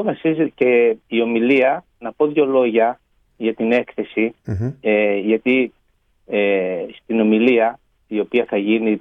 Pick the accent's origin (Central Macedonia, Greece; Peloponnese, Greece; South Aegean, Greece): South Aegean, Greece; Olympos; moved away as an adult; also born or lived in Athens; Γεννήθηκα και μεγάλωσα στο Όφος Καρπάθο. Έζησα ναι, μέχρι τα 18 μου. Παρακολούθησα τα πρώτα μαθήματα στο χωριό στο Όφος. Η γυμνάσιο και λύκειο στα περίο Καρπάθου, όπου και αποφύτησα το 1988.